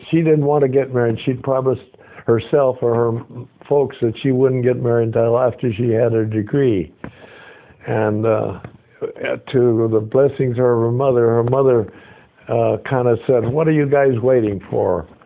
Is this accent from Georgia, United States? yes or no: no; Yuma, Arizona, United States; And I was discharged then and went back to my hometown of Yuma, Arizona.